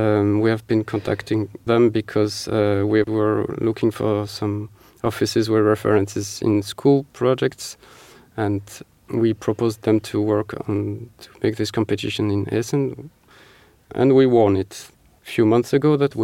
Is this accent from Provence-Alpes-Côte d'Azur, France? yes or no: yes; Marseille, Provence-Alpes-Côte d'Azur, France; English is a second language; now in Paris, France; I am myself from Marseille, and we decided after a few experiences in Austria and in France to work in Paris